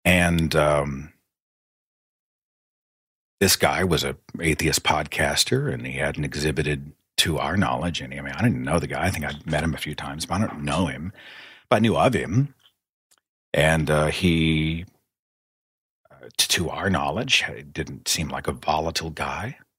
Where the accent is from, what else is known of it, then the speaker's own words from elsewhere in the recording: Oklahoma, United States; you know, especially I'm from Oklahoma in very conservative circles.